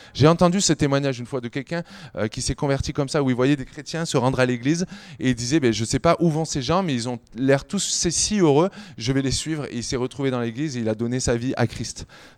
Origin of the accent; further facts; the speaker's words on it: France; en tant que Français ou en tant qu'Européen